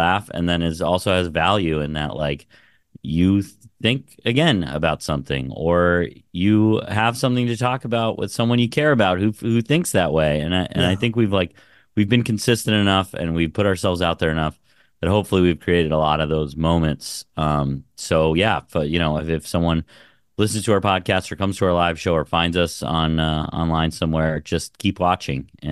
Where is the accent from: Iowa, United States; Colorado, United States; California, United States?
Colorado, United States; Grand Junction; Colorado guy. Love to connect. I'm from Grand Junction.